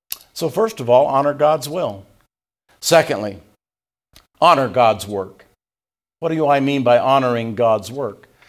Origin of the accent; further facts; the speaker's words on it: Indiana, United States; also born or lived in Tennessee; I grew up in Indiana, but I was born in Tennessee. And I'll look straight at them and I'll say, "I'm never going to give up my southern roots. I'm still a Tennessean all the way, Tennessee born."